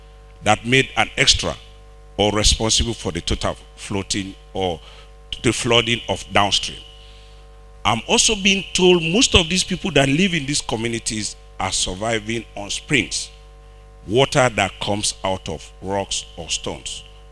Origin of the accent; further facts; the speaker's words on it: Kono, Eastern Province, Sierra Leone; I come from Kono, and I want to let this parliament know this morning I have also lost more than 10 people from my chief in this incident.